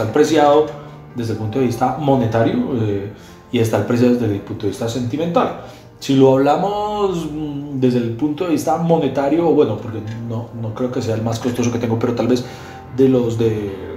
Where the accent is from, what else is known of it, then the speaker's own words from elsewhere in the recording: Colombia; yo soy un comediante colombiano